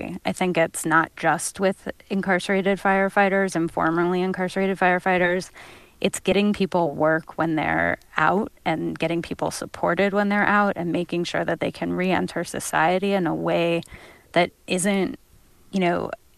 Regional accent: Oakland, California, United States; born there; I was born in Oakland, and it was shocking to see homes in the Bay Area leveled, the ground blackened.

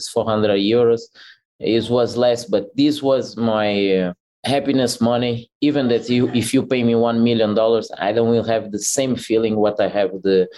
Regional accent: Portugal; English is a second language; I grew up in Portugal.

